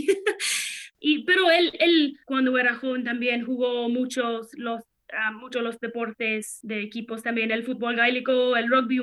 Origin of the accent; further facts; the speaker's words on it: Mallow, Munster, Ireland; Spanish is a second language; cuando tuve 17 años empezó un equipo en mi pueblo. En Malo, acá en el sur de Irlanda